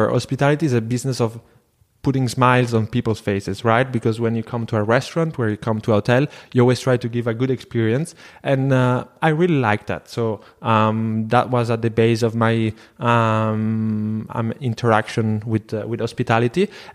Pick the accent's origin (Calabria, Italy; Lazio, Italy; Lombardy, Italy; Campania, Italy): Lazio, Italy; Rome; moved away as an adult; also born or lived in Veneto; I grew up in Rome with my mom, so I've always been in between Rome and the northern part of Italy. And then from Rome, where I ended my high school, journey, I went to Spain directly.